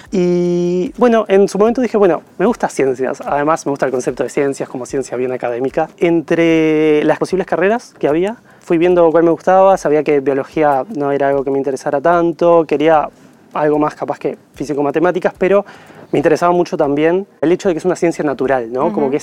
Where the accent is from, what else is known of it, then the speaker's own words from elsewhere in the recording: Maldonado, Uruguay; now in Montevideo, Uruguay; yo en realidad soy de Maldonado, terminé sexto de liceo en Maldonado